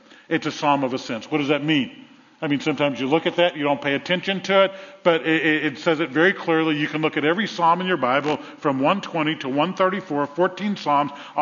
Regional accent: New Orleans, Louisiana, United States; We grew up in New Orleans, as you know, and it's 5 feet below sea level in some of the areas.

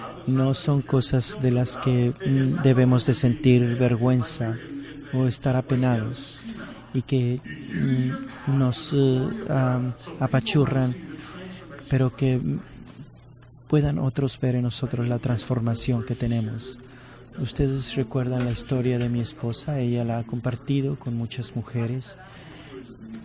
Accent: Thailand; born there; Spanish is a second language; moved away; Yo nací en Tailandia, a una familia budista que no conocía de Dios, nada cristianos, y vine aquí en 1989 para ir a la escuela.

